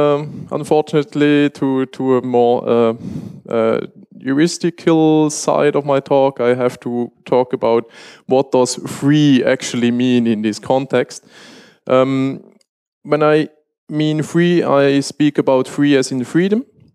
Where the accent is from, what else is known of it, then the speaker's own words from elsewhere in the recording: Switzerland; And as I said, I'm from Switzerland